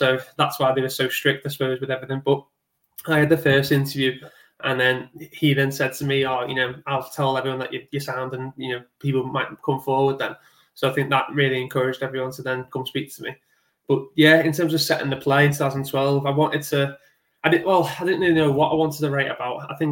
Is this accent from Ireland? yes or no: no; Southport, North West England, United Kingdom; Yeah, I'm from Southport, my whole family like from Liverpool.